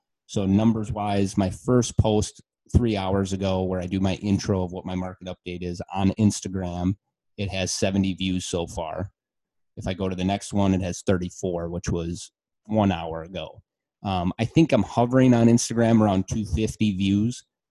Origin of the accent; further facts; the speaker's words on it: Winona, Minnesota, United States; now in Minneapolis, United States; I'm from Winona, Minnesota, which is an hour south of Rochester. I'm in Minneapolis, which is 2 hours north of Rochester.